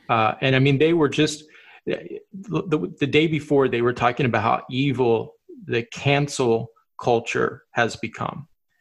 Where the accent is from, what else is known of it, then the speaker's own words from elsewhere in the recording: Oklahoma, United States; I'm a huge college football fan, and I'm originally from Oklahoma.